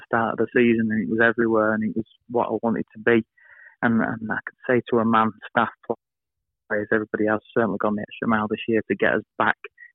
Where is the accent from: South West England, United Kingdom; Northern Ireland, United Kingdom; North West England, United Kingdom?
North West England, United Kingdom; Oldham; I'm coming from Oldham, it's all I've ever known